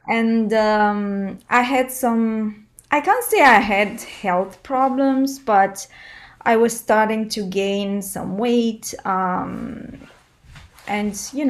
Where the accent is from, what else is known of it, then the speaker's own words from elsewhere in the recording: Romania; also born or lived in Dallas / Dubai / France; now in Denmark; So I'm from Romania. Now I live in Denmark. But I started Creative in My Kitchen while living in Dallas, Texas.